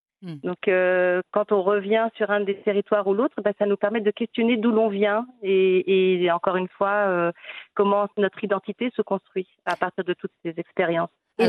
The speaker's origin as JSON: {"language": "French", "town": "Tafraout", "region": "Souss-Massa", "country": "Morocco", "said": "Je suis issue de la région de Tafraout, du sud central, on va dire, après Agadir."}